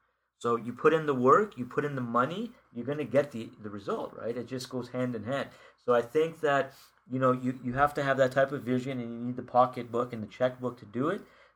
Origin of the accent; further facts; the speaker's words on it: Canada; And I'm saying that as a Canadian. Right, I'm not even saying that as an American, right?